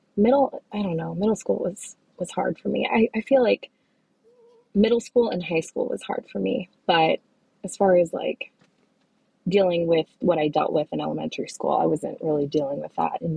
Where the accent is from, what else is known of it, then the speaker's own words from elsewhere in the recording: San Diego, California, United States; also born or lived in Las Vegas / Colorado; Well, I'm from San Diego, California. Beautiful, sunny San Diego.